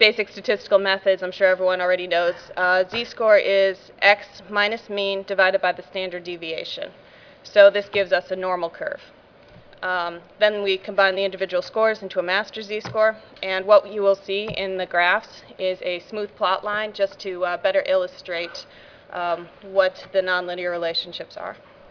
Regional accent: Fort Wayne, Indiana, United States; I'm from Fort Wayne, Indiana.

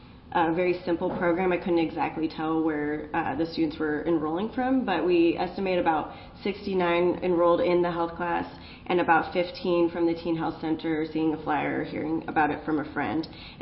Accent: Seattle, Washington, United States; I'm from Seattle, so.

